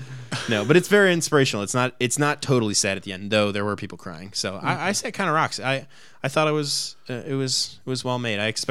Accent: Cleveland, Ohio, United States; At least for me, it is, because I grew up in Cleveland.

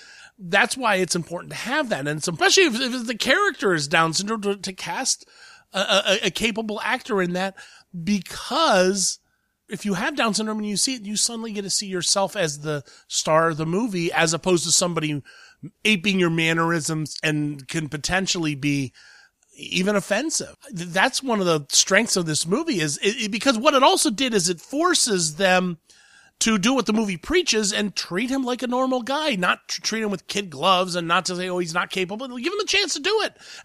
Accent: Columbus, Ohio, United States; who is actually from Cincinnati, so he's from my neck of the woods. I'm from Columbus

